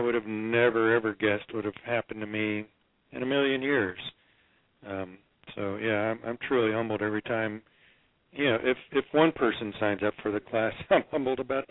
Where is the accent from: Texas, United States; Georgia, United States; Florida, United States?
Florida, United States; Winter Haven; I said I'd rather say I'm from Imperial Polk County.